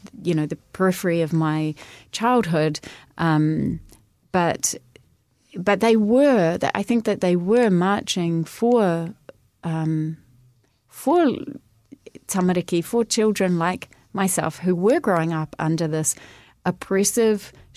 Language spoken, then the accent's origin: English; Auckland, New Zealand; I've got two older brothers. We grew up in South Auckland